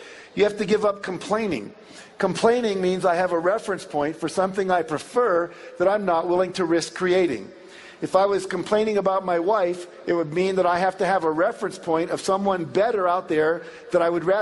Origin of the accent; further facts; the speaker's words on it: West Virginia, United States; And when I grew up in West Virginia, we were the 48th worst state in terms of education in the country